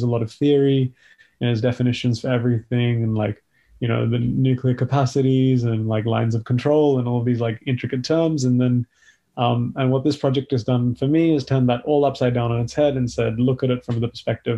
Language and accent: English; Melbourne, Victoria, Australia; also born or lived in Delhi, India; Yeah, so I am from Delhi. I was born in Delhi, but I grew up in Melbourne, Australia.